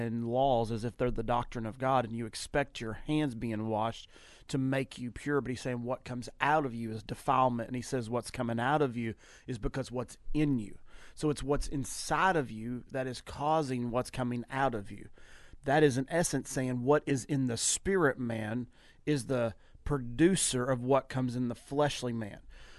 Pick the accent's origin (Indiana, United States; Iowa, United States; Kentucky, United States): Kentucky, United States; I'm a redneck from Kentucky that's trying to say